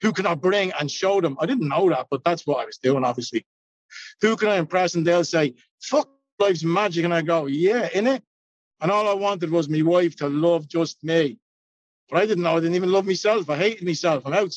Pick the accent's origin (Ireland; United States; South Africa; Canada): Ireland; I'm the Irish guy with the chip on his shoulder who grew up fucking throwing fucking stuff around.